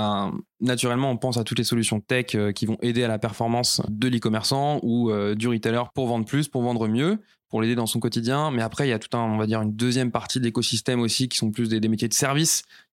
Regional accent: Grand Est, France; je suis alsacien, je suis très fier d'être alsacien.

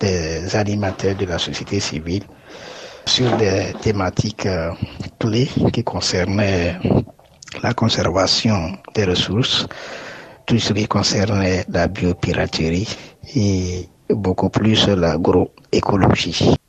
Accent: Ouaké, Donga, Benin; Je suis béninois, originaire de la commune de Waké.

